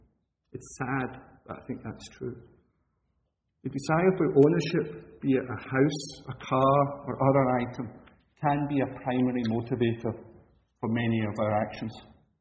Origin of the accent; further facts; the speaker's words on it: Scotland, United Kingdom; my home country, Scotland